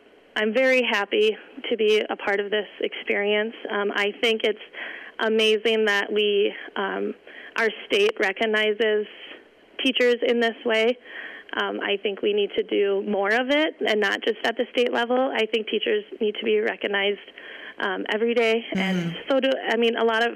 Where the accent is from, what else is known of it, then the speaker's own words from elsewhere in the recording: Mobridge, South Dakota, United States; I am from Mobridge. Like I said, I grew up here. I have a passion for our town